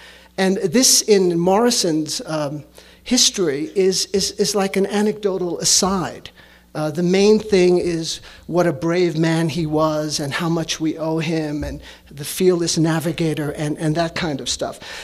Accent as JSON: {"language": "English", "town": "New York City", "region": "New York", "country": "United States", "tie": "born or raised there", "said": "and I grew up with that in New York City."}